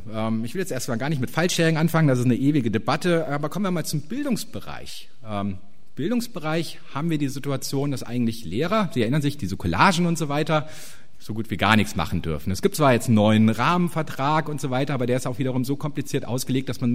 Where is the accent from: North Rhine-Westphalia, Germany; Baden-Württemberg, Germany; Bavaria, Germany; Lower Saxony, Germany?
North Rhine-Westphalia, Germany; Ich bin hier ganz in der Nähe aufgewachsen, aber das war halt dann auch noch, also ich kenne halt NRW und den Schulbereich